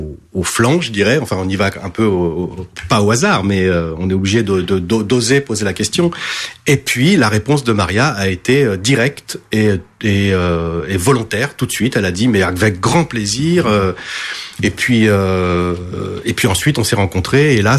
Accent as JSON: {"language": "French", "country": "France", "tie": "born there", "said": "Moi, je suis français. Enfin, bon, j'ai été portugais jusqu'à mes 18 ans. Ça, c'était à l'époque, on avait la nationalité française à notre majorité. Mais donc, je suis français. Hein, je suis né en France."}